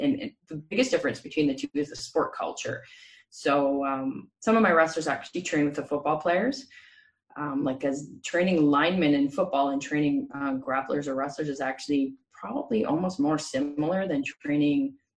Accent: Canada; And through my 20s, I also worked with, being Canadian, quite a few professional hockey players

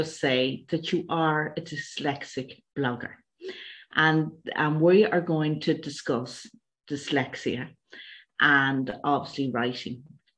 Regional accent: Ireland; accent: Irish; used it years ago, and I'm Irish, and Irish people can't pronounce their T's. It just is a national thing. We can't pronounce our T's. So I would talk to Dragon, and it had a huge problem with my Irish accent.

